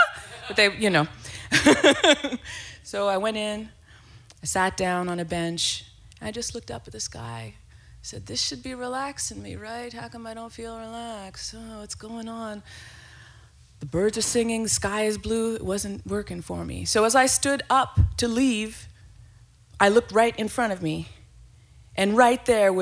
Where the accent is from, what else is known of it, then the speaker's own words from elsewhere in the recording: Montreal, Quebec, Canada; now in Vancouver, Canada; I'm originally from Montreal, but I kind of live in Vancouver now, even though I'm homeless and I don't actually have a home.